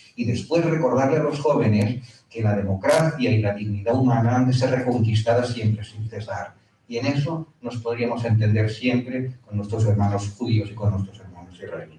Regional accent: Spain; Y yo, como español, no lo había vivido

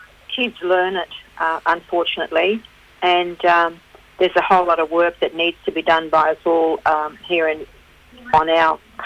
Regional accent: Queensland, Australia; also born or lived in Northern Territory; Actually, our country straddles Queensland and Northern Territory. We're Aliara.

